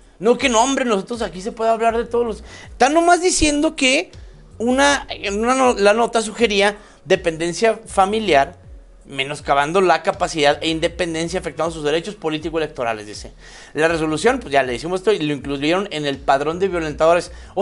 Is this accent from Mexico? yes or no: yes; Chihuahua, Mexico; yo soy de Chihuahua y por mí no hable, señora